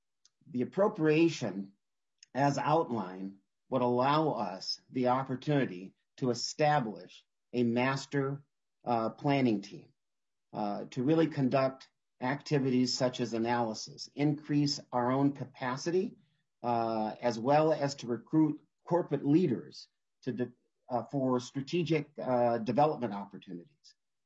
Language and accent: English; Duluth, Minnesota, United States; We have such in my hometown of Duluth and another one, the Lowry Tunnel.